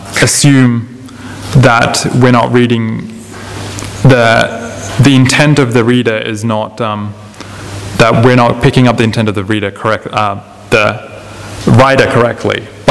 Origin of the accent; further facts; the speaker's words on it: India; first language Malayalam; English is a second language; moved away; We come from India, and Charles and my brother, he's not here, we grew up speaking Malayalam, and then we kind of just started just speaking English when we came here.